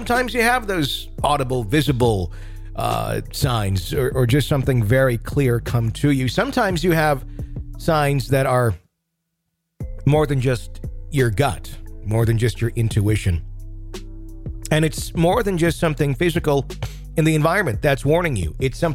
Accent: Arizona, United States; moved away as an adult; also born or lived in Ohio; I'm from Arizona, born and raised.

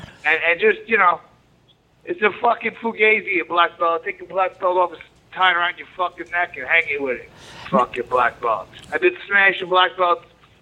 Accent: United States; I'm American.

